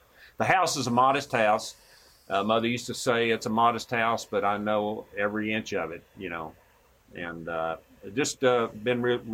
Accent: Tennessee, United States; I grew up in East Tennessee in Cock County. It was a wonderful place to grow up.

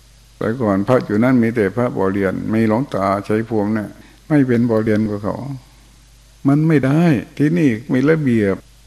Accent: Chaiyaphum, Thailand; เราก็เป็นคนชัยภูมิเหมือนกัน

